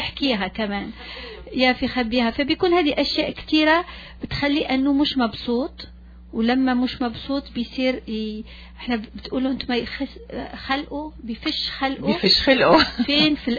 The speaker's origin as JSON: {"language": "Arabic", "country": "Morocco", "said": "أنا مغربية فالعربية الفصحى بعد المرات بنغلط يعني فبس بدي أقولها أول شيء أنه لأنه لو تكلمت بالمغربي ما غيفهموش"}